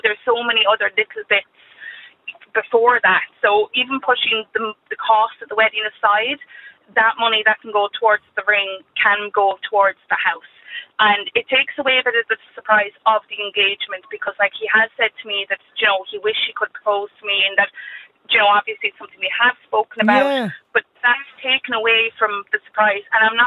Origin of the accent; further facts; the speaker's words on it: Munster, Ireland; now in Cork, Ireland; we had to move up to Cork because of work and stuff. We're both from Kerry